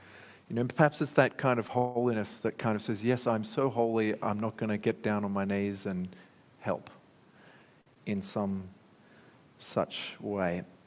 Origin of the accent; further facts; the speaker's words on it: Sydney, New South Wales, Australia; now in Adelaide, Australia; after all, we in Adelaide are very polite. You know, after all, I'm from Sydney originally, so I didn't understand that when I came.